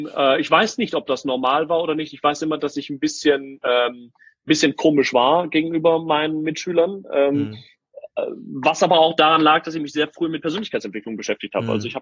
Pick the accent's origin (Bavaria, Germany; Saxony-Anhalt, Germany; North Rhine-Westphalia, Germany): North Rhine-Westphalia, Germany; Wuppertal; Aber wir kommen aus Wuppertal.